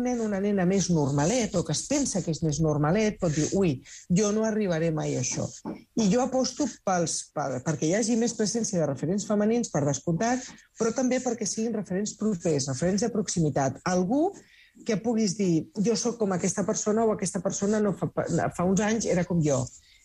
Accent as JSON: {"language": "Catalan", "town": "Sant Boi de Llobregat", "region": "Catalonia", "country": "Spain", "said": "aquí soc de Sant Boi de Llobregat"}